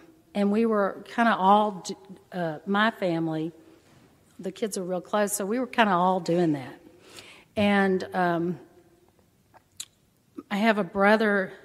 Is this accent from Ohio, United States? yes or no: no; Corpus Christi, Texas, United States; also born or lived in Galveston, United States; And so I was born there, and then he finished that, and we moved to Corpus. So I grew up in Corpus, I was the second child.